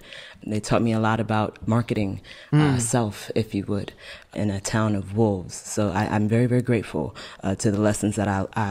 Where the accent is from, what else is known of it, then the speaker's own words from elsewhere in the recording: Brooklyn, New York, United States; you know, I'm from Brooklyn. You know what I mean? I'm not from a place that tells me to put my head down in the face of struggle.